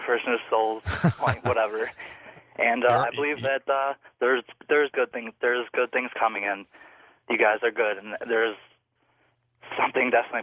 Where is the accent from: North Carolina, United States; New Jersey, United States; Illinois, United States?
Illinois, United States; Chicago; now in Tinley Park, United States; I live in Tinley Park, Illinois. I'm formerly from Chicago, and I used to live at my grandmother's house by Midway Airport